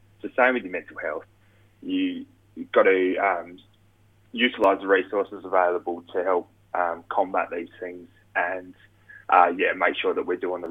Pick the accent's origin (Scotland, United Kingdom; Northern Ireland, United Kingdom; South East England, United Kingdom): Scotland, United Kingdom; Keith; I've seen firsthand locally from my town that I grew up in Keith.